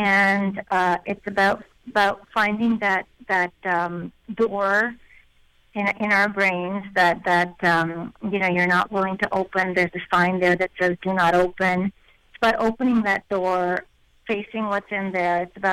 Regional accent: India; I first heard … when I was a little girl growing up in India

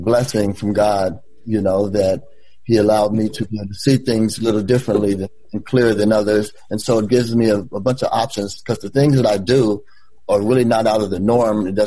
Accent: Portland, Oregon, United States; Born and raised in Portland. Been here since 1956.

